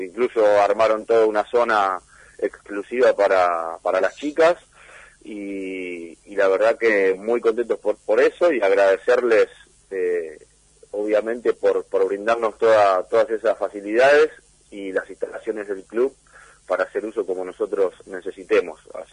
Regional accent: Tigre, Buenos Aires Province, Argentina; que yo venía desde Tigre, soy de Tigre

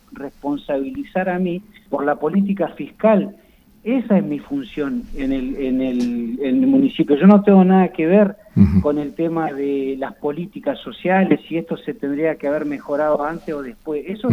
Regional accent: Neuquén, Argentina; yo soy de Neuquén y somos 30.000, 40.000 habitantes

